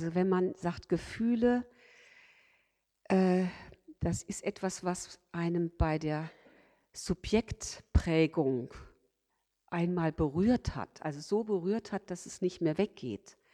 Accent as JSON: {"language": "German", "region": "Saarland", "country": "Germany", "tie": "born or raised there", "accent": "Palatinate", "said": "Das ist aber so ähnlich, das ist so eher pfälzisch. Also ich bin im Saar-Pfalz-Kreis aufgewachsen."}